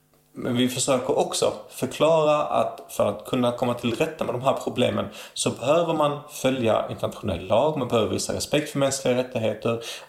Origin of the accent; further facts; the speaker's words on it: Palestine; och det här var när jag var kanske 19-20 år, att jag tänkte, men jag är palestinier